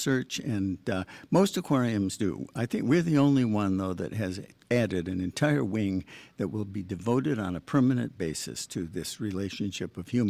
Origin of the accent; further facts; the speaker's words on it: Michigan, United States; also born or lived in Long Island / Boston; I'm Long Island and Boston, but I grew up in Michigan.